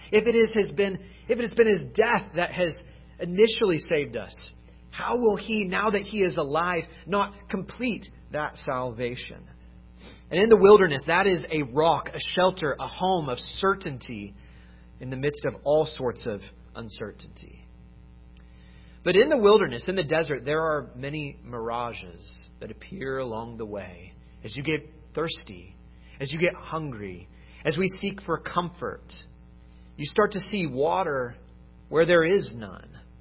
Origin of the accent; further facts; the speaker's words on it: San Diego, California, United States; I actually grew up with worshiping with many people in this room. I was born here in San Diego, and it's good to be back here